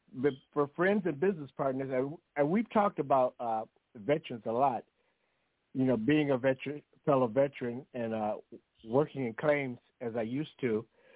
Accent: Cleveland, Ohio, United States; Oh, I'm from Cleveland, Ohio.

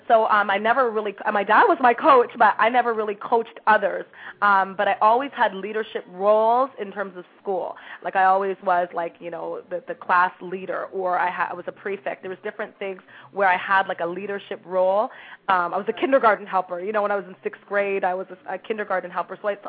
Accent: Toronto, Ontario, Canada; also born or lived in Windsor; being from the, you know, Caribbean background, growing up in Toronto, you know, going to university and living in Windsor for 15 years and working in Detroit

